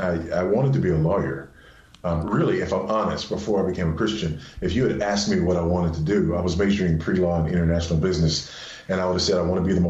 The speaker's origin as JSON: {"language": "English", "town": "Los Angeles", "region": "California", "country": "United States", "tie": "born or raised there", "said": "I grew up in Los Angeles."}